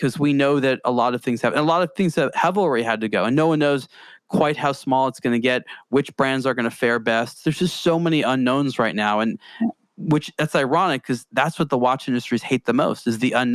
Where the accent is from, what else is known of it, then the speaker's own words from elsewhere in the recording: California, United States; I'm American. I'm from California.